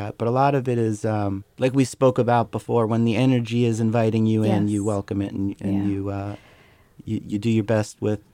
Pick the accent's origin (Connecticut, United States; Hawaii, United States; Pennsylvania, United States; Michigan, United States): Pennsylvania, United States; now in Brooklyn, United States; what's the difference between, you know, growing up in Pennsylvania and starting to write songs there as opposed to living in Brooklyn or living in this place or that place?